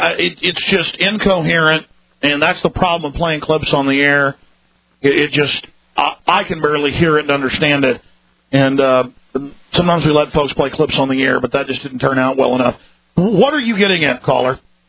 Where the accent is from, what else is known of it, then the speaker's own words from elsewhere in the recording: Texas, United States; Well, I mean, I'm a Texan, and you call me a Southerner.